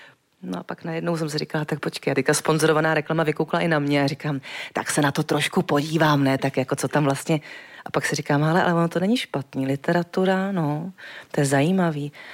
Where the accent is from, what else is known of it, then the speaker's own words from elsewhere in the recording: Votice, Central Bohemian Region, Czechia; Unajíst se říká u nás ve Voticích, abyste jenom věděli, jo. Jinak se to říká unést, jo, a já říkám unést, protože jsem z Votic, to je u Benešova.